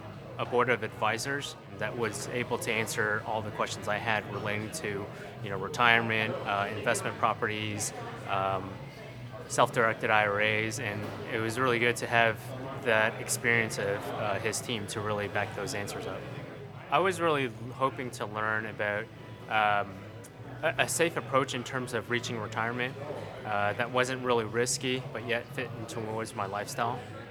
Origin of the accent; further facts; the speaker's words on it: Dallas, Texas, United States; I'm from Dallas, Texa